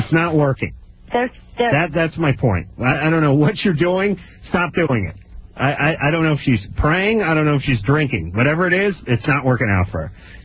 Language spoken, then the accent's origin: English; North Hollywood, California, United States; I grew up in North Hollywood. That place is a dump.